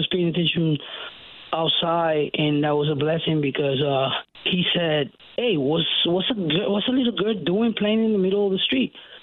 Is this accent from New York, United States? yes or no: no; New Haven, Connecticut, United States; now in East Hartford, United States; This is my barbershop here in East Hartford. I've been in East Hartford. I'm from New Haven, actually. And I ended up moving to Hartford, you know, seeking for opportunities.